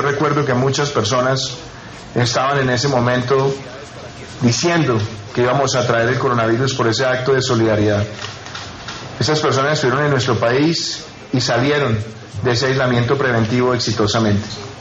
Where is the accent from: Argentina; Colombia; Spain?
Colombia; ese artículo que nos define a nosotros como colombianos